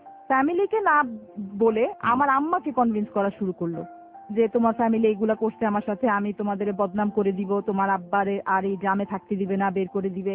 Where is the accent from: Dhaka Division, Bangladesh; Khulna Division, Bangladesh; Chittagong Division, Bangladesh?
Dhaka Division, Bangladesh; Dhaka; আমার যখন 6 বছর বয়স তখন আমরা শ্যামলীতে চলে আসি